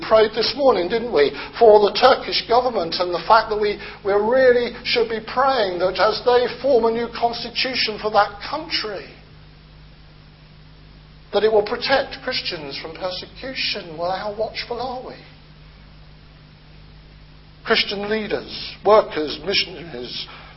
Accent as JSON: {"language": "English", "country": "United Kingdom", "said": "because we're terribly British"}